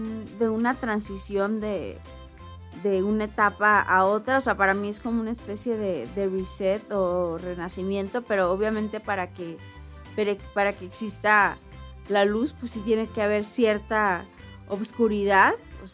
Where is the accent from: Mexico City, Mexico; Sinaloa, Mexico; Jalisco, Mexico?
Sinaloa, Mexico; yo soy de Sinaloa, pero sí, mi segundo hogar es Guadalajara